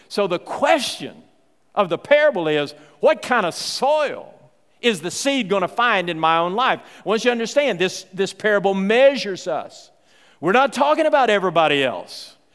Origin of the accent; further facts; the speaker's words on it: Texas, United States; In fact, I grew up out in West Texas. My granddaddy had a farm, spent many, many days and nights on that farm, and what we had was a turn row.